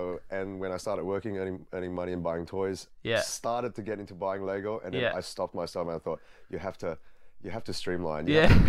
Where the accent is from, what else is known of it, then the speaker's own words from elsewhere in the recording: Malaysia; because growing up in Malaysia, there wasn't a lot of choice.